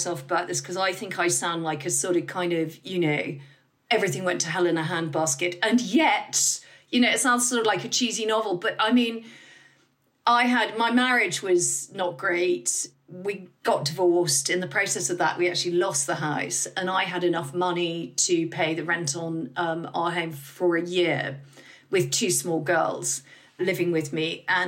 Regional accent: United Kingdom; I don't know whether this is because we're British or what

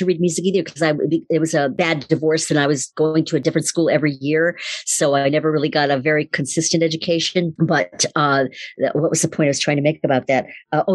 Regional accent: Detroit, Michigan, United States; I grew up in Detroit, Michigan, a very ethnic neighborhood. We heard everything.

